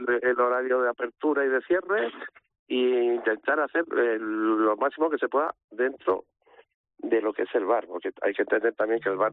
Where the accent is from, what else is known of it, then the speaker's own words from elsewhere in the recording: Pamplona, Navarre, Spain; now in Villamuriel de Campos, Spain; Nosotros somos originarios de Pamplona. Uh-huh. Sí que es verdad que venimos de un pueblecito de Soria, pero somos originarios de Pamplona.